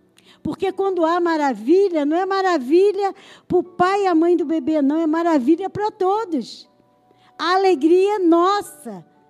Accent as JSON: {"language": "Portuguese", "town": "Linha Velha", "country": "Brazil", "lives_now": "Nova Iguaçu, Brazil", "said": "Eu moro aqui em Nova Iguaçu, sou lá de Cabo Sul, de Linha Velha."}